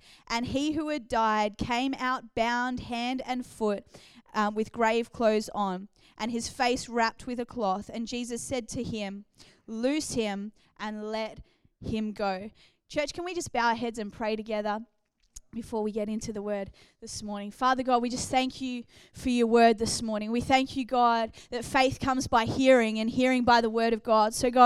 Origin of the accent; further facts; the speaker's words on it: New Zealand; also born or lived in United Kingdom / Australia; my dad is Persian, my mum is Irish, and so it's a very weird mix. I was born in England, grew up in New Zealand, and then spent a lot of my life in Australia.